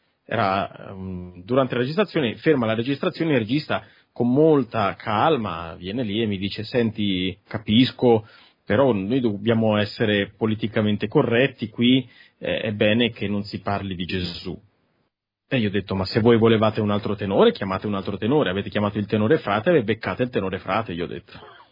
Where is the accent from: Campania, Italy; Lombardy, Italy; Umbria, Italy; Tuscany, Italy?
Umbria, Italy; Perugia; io sono umbro, essendo umbro, perugino, doc